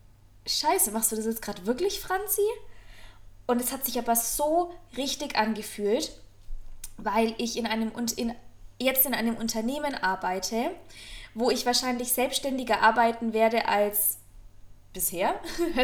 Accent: Rothenburg, Bavaria, Germany; now in Munich, Germany; dass ich dann auch Rothenburg, meine Heimatstadt, hinter mir lasse

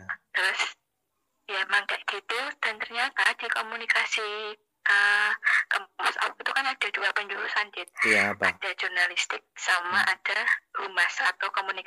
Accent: Pati, Central Java, Indonesia; lebih banyak butuhkan di daerah asal aku, di Pati kayak gitu

